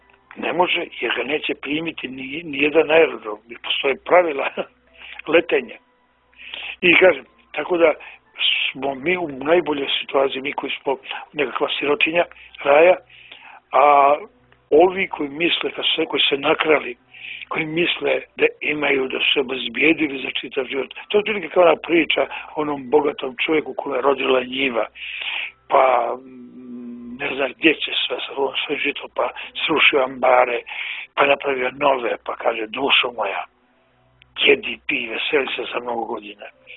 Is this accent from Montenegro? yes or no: yes; Montenegro; U načelu, bar kod nas u Crnoj Gori, ljudi su skloni depresiji nego u drugim srpskim krajevima.